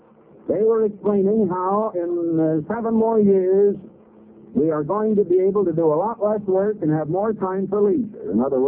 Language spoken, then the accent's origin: English; Iowa, United States; I was born and raised in Iowa, and we'd go out and go bobsledding or skating in the winter